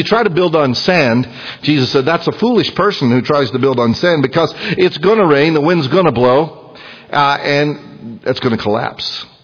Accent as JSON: {"language": "English", "region": "Idaho", "country": "United States", "said": "but usually we're from Idaho"}